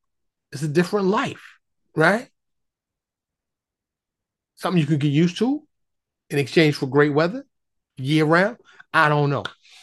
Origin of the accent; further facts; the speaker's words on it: New York City, New York, United States; Now, y'all know I'm from New York City, born and raised, but I live in Texas, have for a long, long time now. Still consider myself a New Yorker and a Texan